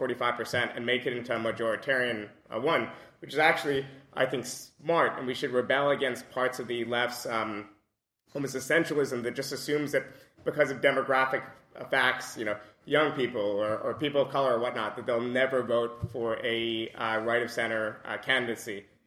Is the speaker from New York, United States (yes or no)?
yes; New York, United States; I grew up in New York, and I have a lot of friends from Queens who kind of have some Trumpism.